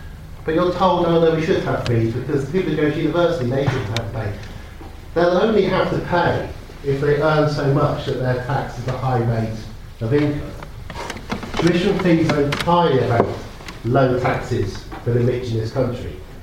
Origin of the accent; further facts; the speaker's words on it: England, United Kingdom; Because we are English, I will not do the next question